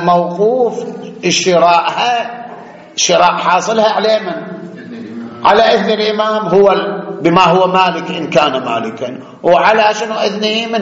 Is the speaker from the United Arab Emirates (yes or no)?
no; Iraq; شلون عندنا بالعراق عين التمر